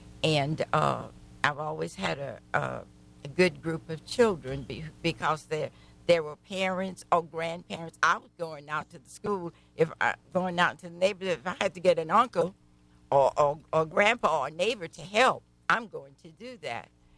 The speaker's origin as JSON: {"language": "English", "town": "Rayne", "region": "Louisiana", "country": "United States", "tie": "born or raised there", "said": "I grew up in Acadia Parish in a little town called Rain, Louisiana. Incidentally, the frog capital of the world."}